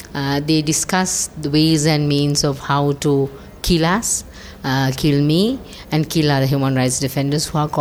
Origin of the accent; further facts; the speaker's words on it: Sri Lanka; from Sri Lanka. I've been a human rights activist for over 30 years.